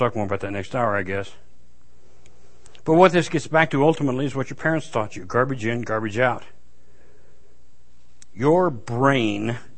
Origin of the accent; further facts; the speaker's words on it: Oklahoma, United States; I says, I'm from Oklahoma.